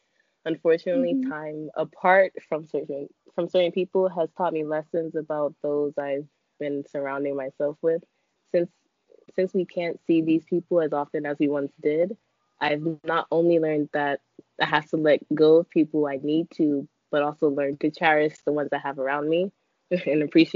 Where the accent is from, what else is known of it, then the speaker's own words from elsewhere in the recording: New York City, New York, United States; I was born in Harlem specifically, but my mom was also born here. But my grandmother was born in Nigeria, and my grandfather was born in Puerto Rico.